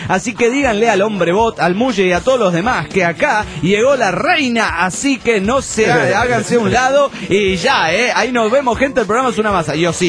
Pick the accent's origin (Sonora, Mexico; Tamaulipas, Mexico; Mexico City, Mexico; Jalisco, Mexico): Sonora, Mexico; Hermosillo; de Hermosillo, Sonora, México.